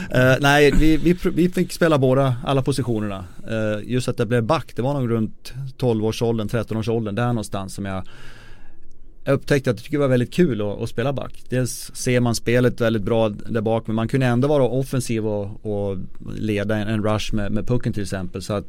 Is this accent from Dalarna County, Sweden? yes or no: yes; Avesta, Dalarna County, Sweden; i och med att jag kommer från Avesta i Dalarna, så ligger Leksand närmast i hand.